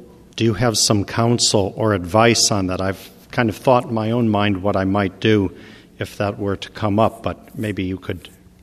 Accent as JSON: {"language": "English", "town": "San Francisco", "region": "California", "country": "United States", "said": "I'm from San Francisco."}